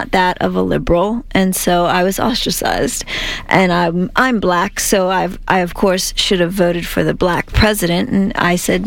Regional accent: New York City, New York, United States; accent: New York; I'm from the South Bronx, and, you know, I come from the South Bronx, two drug-addicted parents

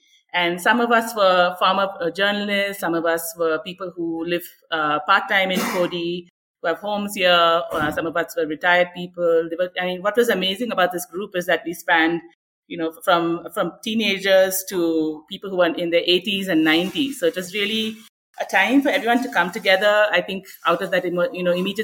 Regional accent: Kodaikanal, Tamil Nadu, India; what's happening to all hill stations is happening right here in my hometown.

